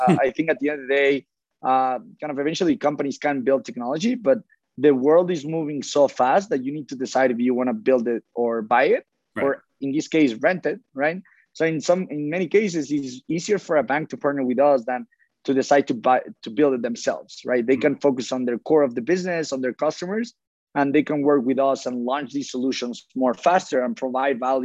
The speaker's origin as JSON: {"language": "English", "country": "Mexico", "said": "I'm originally from Mexico. So I come from a family that does agriculture."}